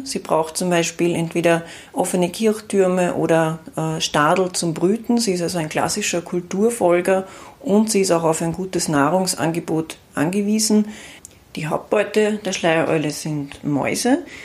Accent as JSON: {"language": "German", "country": "Austria", "said": "Und bei uns in Österreich gibt es auch zwei Farbvarianten."}